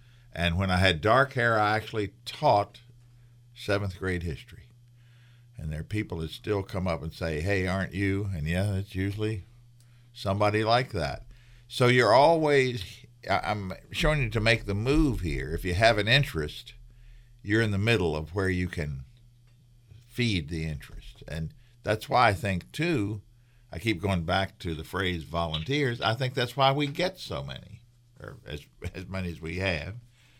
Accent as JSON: {"language": "English", "region": "Virginia", "country": "United States", "tie": "born or raised there", "moved": "as an adult", "said": "growing up in Western Virginia, it's a different story than over here, but we always had history."}